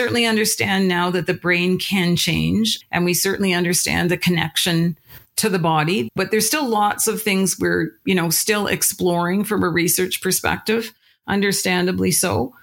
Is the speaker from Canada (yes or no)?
yes; Canada; I think it is a huge step for us as a Canadian society to now be so transparent in talking about mental health and mental illness issues.